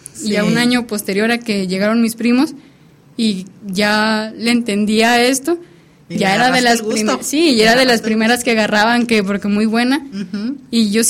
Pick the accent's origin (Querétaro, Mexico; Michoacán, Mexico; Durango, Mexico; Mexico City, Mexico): Durango, Mexico; San José de Reyes; De San José de Reyes, Durango.